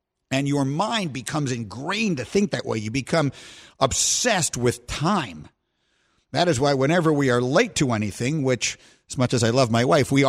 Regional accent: New York, United States; Reminded me very much of a lot of other of the enormous metropolitan cities, very much like my hometown of New York.

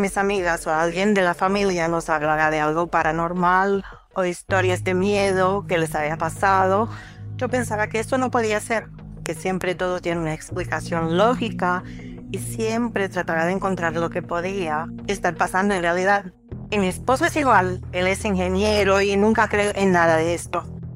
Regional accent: San Juan, Puerto Rico; now in St. Cloud, United States; Mi esposo y yo somos de San Juan, Puerto Rico, y por cuestiones de trabajo de mi esposo nos venimos a vivir aquí al centro de la Florida con mis tres hijos todavía chiquitos. Llegamos a rentar una casa en una zona relativamente nueva en St. Cloud, Florida.

